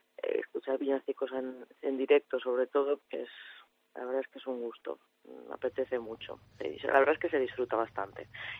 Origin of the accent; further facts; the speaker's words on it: Ferrol, Galicia, Spain; Efectivamente, soy gallega, soy de Ferrol, sí, efectivamente.